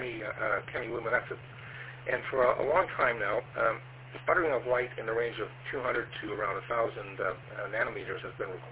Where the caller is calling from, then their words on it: Toronto, Ontario, Canada; listening to Science and Tech Net, and I'm transmitting from Toronto, Ontario, Canada.